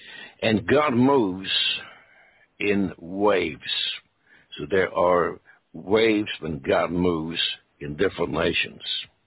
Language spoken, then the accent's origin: English; Sweden; moved away as an adult; now in California, United States; Originally, I was born in Sweden in 1939 as World War II broke out. And I lived in Sweden until 1963 when I graduated from college with an engineering degree and moved to the United States. And we arrived in Salt Lake City.